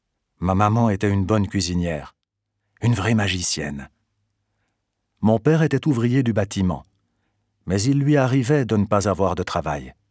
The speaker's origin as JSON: {"language": "French", "region": "Lima", "country": "Peru", "tie": "born or raised there", "lives_now": "Geneva, Switzerland", "said": "J'ai 32 ans et je vis depuis 5 ans à Genève. Je suis marié et j'ai 2 enfants. J'ai grandi à Lima avec 2 sœurs et un frère."}